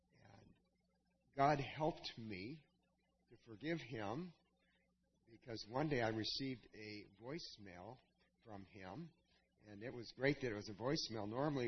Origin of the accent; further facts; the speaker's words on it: The Dalles, Oregon, United States; I have a friend who I grew up with in the Dalles, who lived a block away from me.